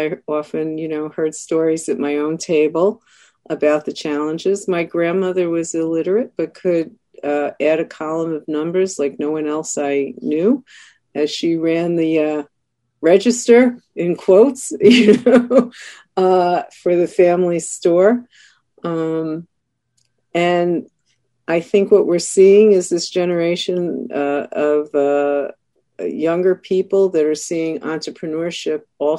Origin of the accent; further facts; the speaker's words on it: Brooklyn, New York, United States; accent: New York; I'm a native New Yorker, if you can't tell from my accent which part of Brooklyn exactly I'm from, but I grew up here and I'm educated here through the public school system, Brooklyn College